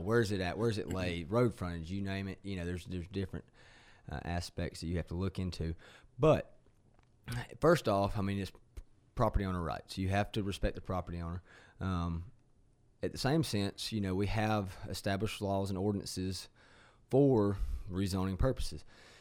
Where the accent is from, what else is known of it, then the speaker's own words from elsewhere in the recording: Carroll County, United States; I was born in Carroll County, District 5. I was raised in Carroll County, District 5, and I plan on being buried in Carroll County, District 5.